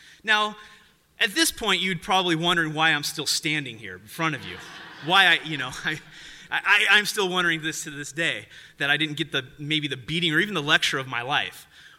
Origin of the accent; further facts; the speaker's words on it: Poway, California, United States; I'm from Poway, and so if you're familiar with Ted Williams Parkway